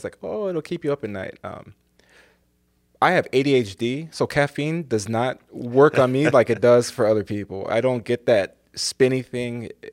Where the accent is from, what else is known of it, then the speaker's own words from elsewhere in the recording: Hawaii, United States; so I grew up in Hawaii. We rollerbladed everywhere.